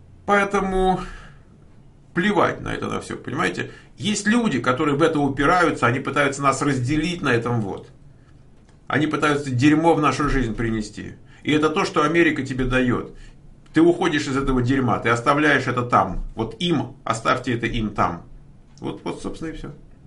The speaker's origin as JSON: {"language": "Russian", "region": "Moscow", "country": "Russia", "said": "Я не одессит, ну какой я одессит, я москвич."}